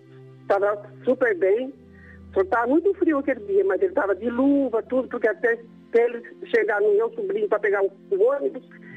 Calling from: Álvares Machado, São Paulo, Brazil; De Álvares Machado.

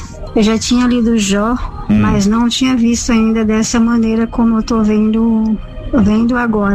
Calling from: São Paulo, Brazil; aqui, sou aqui de São Paulo.

